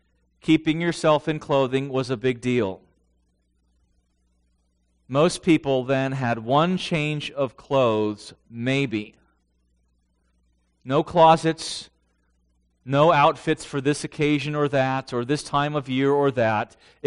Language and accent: English; San Diego, California, United States; In Carlsbad, I'm from San Diego, And in North County is a city called Carlsbad